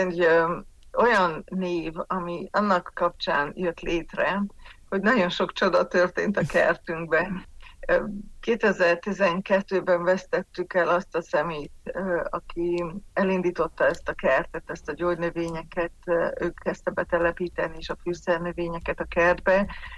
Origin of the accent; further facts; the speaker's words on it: Miercurea Ciuc, Harghita, Romania; meg városi lakóként Csíkszeredából származok